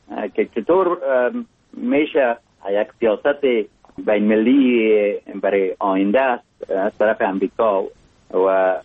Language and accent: Persian; Mazar-i-Sharif, Balkh, Afghanistan; born there; آدم از یک جای مثل مزار شریف که در اونجا متولد شدم